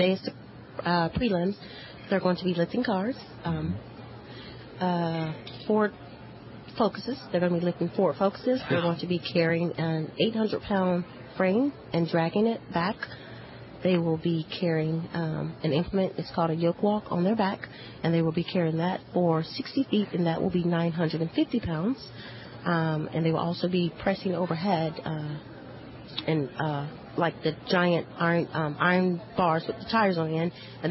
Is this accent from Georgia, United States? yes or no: yes; Georgia, United States; now in St. Louis, United States; I'm actually originally from Georgia